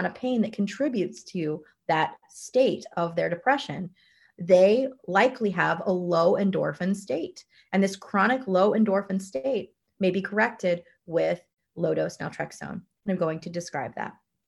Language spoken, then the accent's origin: English; Midwest, United States; And when I think about the Chicago fire, I think about being a Midwesterner